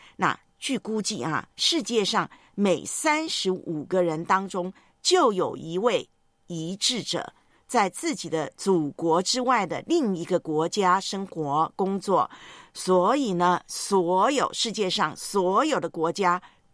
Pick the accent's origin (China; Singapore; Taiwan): Taiwan; now in Hong Kong; 就是港飘了，因为我不是香港本地人嘛，我是从台湾来到香港，所以呢我就是港飘。